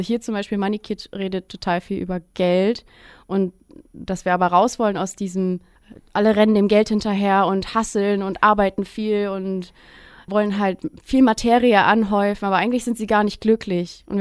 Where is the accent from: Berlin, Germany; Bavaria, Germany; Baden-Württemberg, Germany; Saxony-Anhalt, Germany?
Saxony-Anhalt, Germany; Dessau-Roßlau; also born or lived in Ukraine; Eigentlich kommt meine Familie ursprünglich aus der Ukraine und dann sind wir nach Dessau gegangen. Also Dessau-Roßlau, das ist in Sachsen-Anhalt.